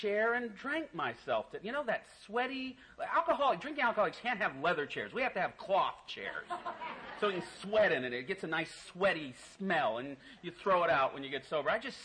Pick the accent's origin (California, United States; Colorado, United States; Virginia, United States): Virginia, United States; I grew up in Virginia, and my father was in the service. We lived right next to Arlington Cemetery when he was working at the Pentagon